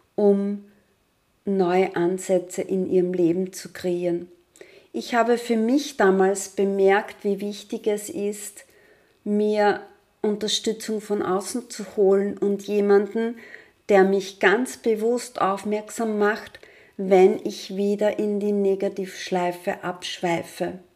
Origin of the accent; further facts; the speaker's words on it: Lower Austria, Austria; da bin ich so im Zweifel, im Wiegelwogel, sagt man bei uns im Waldviertel.